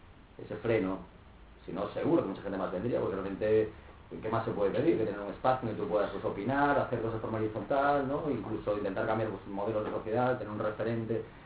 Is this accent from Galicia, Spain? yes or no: yes; Ferrol, Galicia, Spain; soy de Ferrol, yo no soy de Coruña, ¿no? Sí, de aquí soy ferrolano.